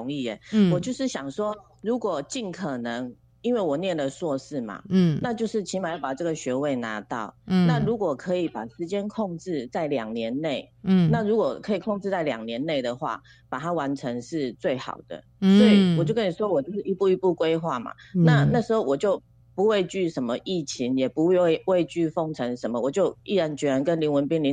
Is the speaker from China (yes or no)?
no; Taiwan; 因为我是台湾人，老板也是台湾人